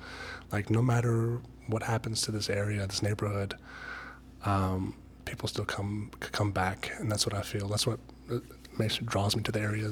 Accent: Los Angeles, California, United States; now in Tacoma, United States; I'm from South Central LA. My dad has lived in South Central LA for my entire life, 30 plus years.

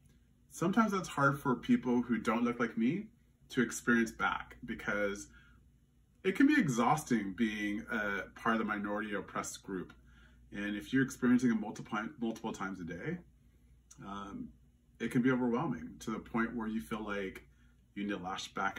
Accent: Louisiana, United States; accent: Louisiana; I don't sound like I come from Louisiana. I don't sound like I have a Southern accent or a Louisiana accent, which is different than the South.

